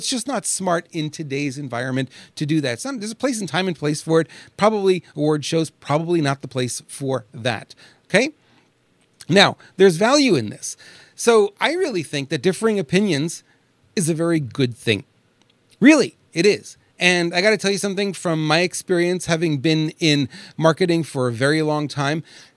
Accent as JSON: {"language": "English", "country": "Canada", "tie": "born or raised there", "also_born_or_lived": "New York, United States", "said": "I grew up in Canada, for some of you who know. I was born in New York, but I actually grew up in Canada."}